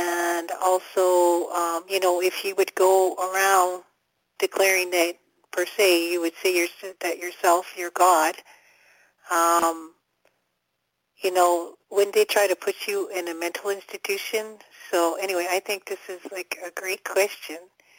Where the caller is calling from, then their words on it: Canada; Hi, I'm calling from Canada.